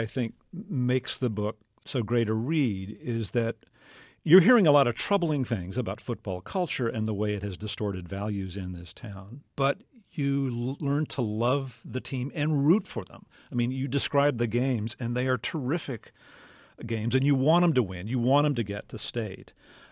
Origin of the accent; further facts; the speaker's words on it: Texas, United States; One of the things that I was aware of growing up in South Texas